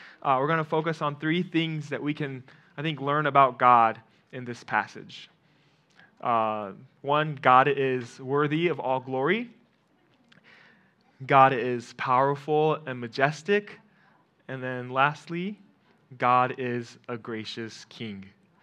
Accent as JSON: {"language": "English", "region": "Okinawa", "country": "Japan", "tie": "born or raised there", "said": "I grew up here in Okinawa. I was born and raised."}